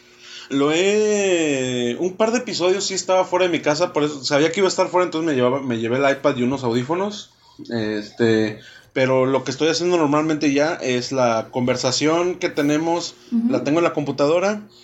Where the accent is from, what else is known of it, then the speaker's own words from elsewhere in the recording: northern Mexico, Mexico; Pues así que casi como norteño mexicano es casi... Pues de cada 10 palabras, 80 son maldiciones.